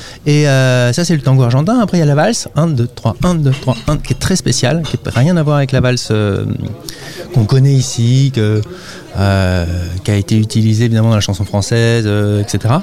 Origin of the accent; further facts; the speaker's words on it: Pont-Croix, Brittany, France; now in Châteauneuf-du-Faou, France; moi je suis de Pont-Croix, Clémence elle est de Questembert. On est parti il y a longtemps et on revient s'installer ici